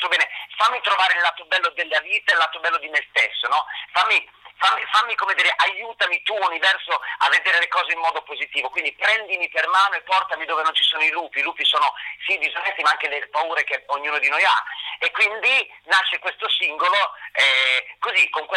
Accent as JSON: {"language": "Italian", "region": "Emilia-Romagna", "country": "Italy", "said": "Da buon romagnolo con la esce un po' così marcata delle volte"}